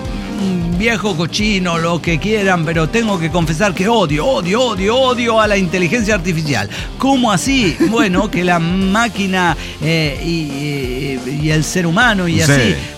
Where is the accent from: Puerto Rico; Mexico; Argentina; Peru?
Mexico; Oaxaca; yo aguanté como buena oaxaqueña estoica